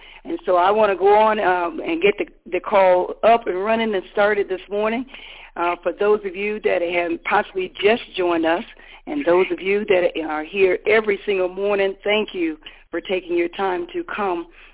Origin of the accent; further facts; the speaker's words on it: Hartford, Wisconsin, United States; from Hartford, Wisconsin, on the north side, but this morning sitting in Colorado Springs, Colorado.